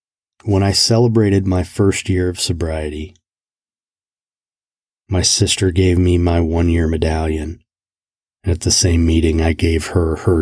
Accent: Kokomo, Indiana, United States; I'm a kid from Kokomo, Indiana. I had seen him in concert in high school.

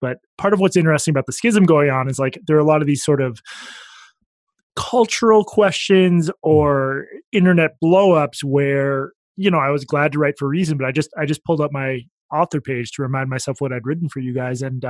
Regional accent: Massachusetts, United States; I'm from outside Boston. Yeah. Go Patriots. I know people want to hear that. So I grew up in the suburbs outside Boston.

